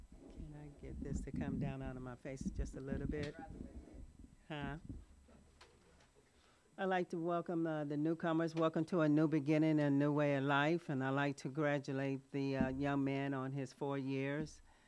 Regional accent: Kansas City, Missouri, United States; You know, I'm not from San Diego. I'm from Kansas City, Missouri.

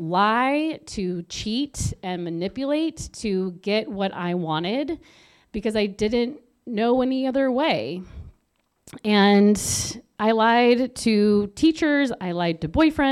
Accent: San Diego, California, United States; And I grew up in San Diego. For all intents and purposes, I had a great childhood.

